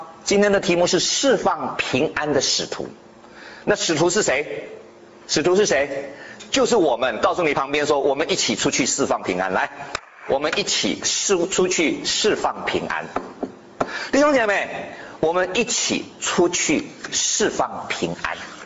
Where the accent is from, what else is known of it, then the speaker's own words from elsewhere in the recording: China; 我们中国人见面的时候第一句话说什么啊？